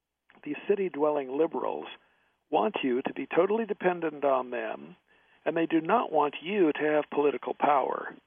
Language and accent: English; the West, United States; but growing up in the West, here in the United States, a gun was just something you had around all the time.